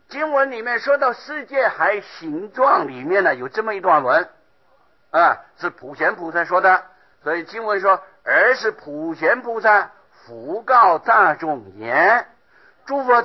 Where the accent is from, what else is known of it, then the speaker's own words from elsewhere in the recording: China; 我们中国人的这个头脑比较简单呢